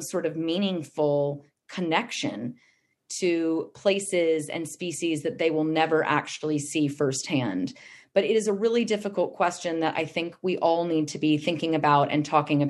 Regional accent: San Antonio, Texas, United States; not least because I'm from San Antonio

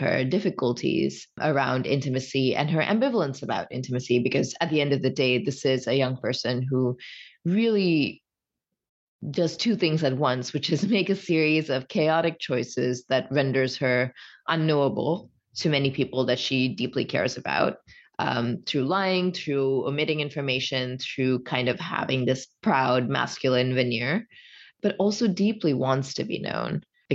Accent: Kerala, India; my relationship to my home state in India of Kerala is much warmer than Sneha's. It's a place that I have a lot of love for. It's a place I have a lot of pride in being from.

